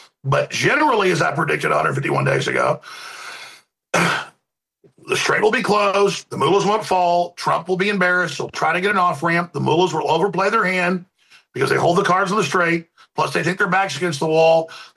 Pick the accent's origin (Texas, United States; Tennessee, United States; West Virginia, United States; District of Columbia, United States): Texas, United States; Dallas; many times growing up in Dallas, I saw tornadoes.